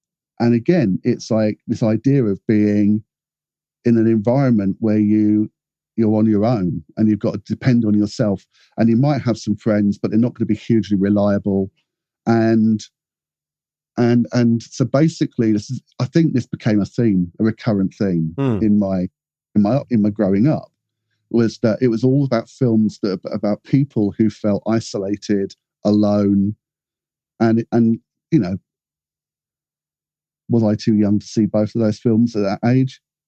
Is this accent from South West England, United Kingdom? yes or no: yes; South West England, United Kingdom; growing up in Cornwall, I had a fairly, not, I wouldn't say it was particularly sheltered upbringing, but, you know, it was like Cornwall in the 60s, early 70s, you know.